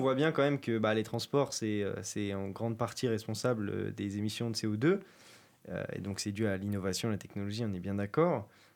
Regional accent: Lille, Hauts-de-France, France; moi personnellement j'ai grandi à Lille et donc j'ai eu accès à tous les transports en commun, tramway, bus, métro, etc.

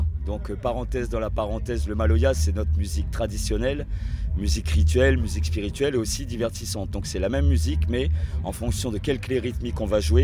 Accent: La Roche-sur-Yon, Pays de la Loire, France; j'ai été vu dans mon bled, j'étais à La Roche-sur-Yon en Vendée.

